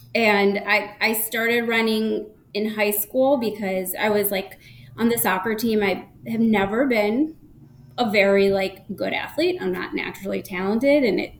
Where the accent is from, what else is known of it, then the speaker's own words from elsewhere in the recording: Chicago, Illinois, United States; in 2001, I decided to sign up for the Chicago Marathon. That's my hometown race.